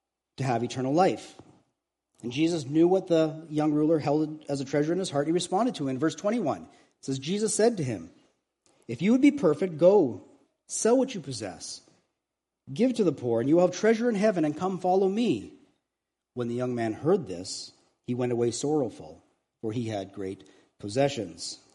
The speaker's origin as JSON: {"language": "English", "country": "Canada", "said": "being Canadian, we are really good at masking this attitude with politeness."}